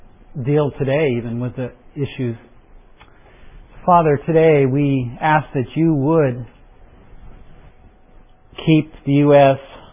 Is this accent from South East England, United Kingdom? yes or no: no; Liverpool, North West England, United Kingdom; I'm from Liverpool, so I have a heart for England